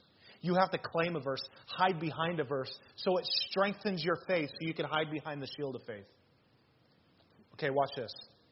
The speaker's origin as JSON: {"language": "English", "town": "Las Vegas", "region": "Nevada", "country": "United States", "said": "And every time I said, hey, we're from Las Vegas, they said, why did you move here?"}